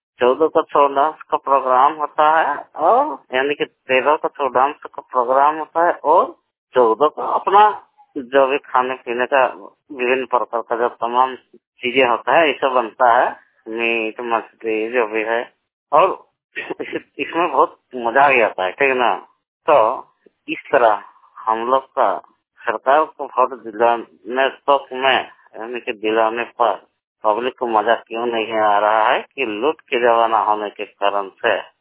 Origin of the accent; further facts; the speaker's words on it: Jharkhand, India; मेरा जिला सरायकेला खरसावां, राज्य झारखंड के राजधानी रांची।